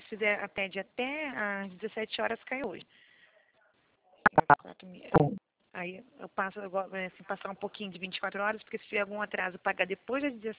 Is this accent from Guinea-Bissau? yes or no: no; Araras, São Paulo, Brazil; Eu sou de Araras.